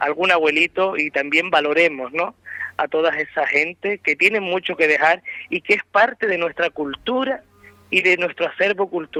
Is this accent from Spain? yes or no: yes; Canary Islands, Spain; todo lo que nos define como canarios.